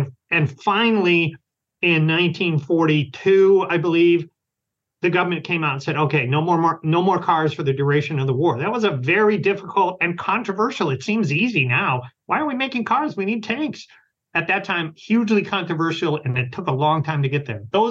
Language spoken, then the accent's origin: English; Detroit, Michigan, United States; I grew up in Detroit.